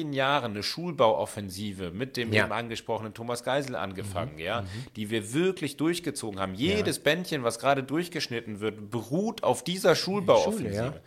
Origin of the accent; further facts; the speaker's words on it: Düsseldorf, North Rhine-Westphalia, Germany; ich bin in Oberbilk groß geworden, 2,5 Zimmerwohnungen, mit meinen Eltern, mein Spielplatz war der Volksgarten.